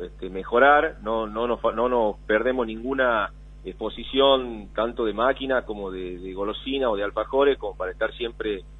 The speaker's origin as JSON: {"language": "Spanish", "region": "Tucumán", "country": "Argentina", "moved": "yes", "lives_now": "Catamarca, Argentina", "said": "Imagínate que yo me vine de Tucumán a vivir en el 2019, me vine a vivir a Catamarca."}